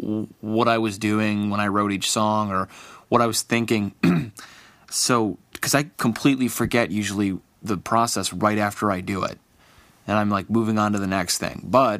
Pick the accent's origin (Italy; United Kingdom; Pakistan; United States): United States; Cleveland, Ohio; I'm from Cleveland, Ohio. I'm 18 years old